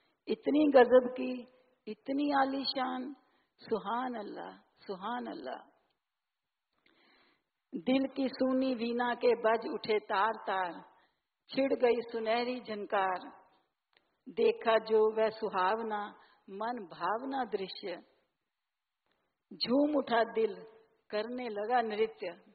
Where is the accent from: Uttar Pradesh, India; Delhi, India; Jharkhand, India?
Delhi, India; और मैं दिल्ली से आई हूँ, वसंत कुंज से।